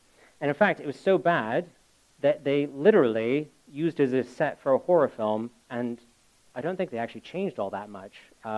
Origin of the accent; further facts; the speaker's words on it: Brantford, Ontario, Canada; get in touch with this pastor from my hometown in Canada